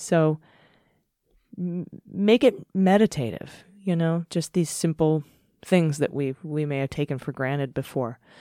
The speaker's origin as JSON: {"language": "English", "region": "Arizona", "country": "United States", "tie": "born or raised there", "said": "Yes, I grew up in Arizona. My mom lives there."}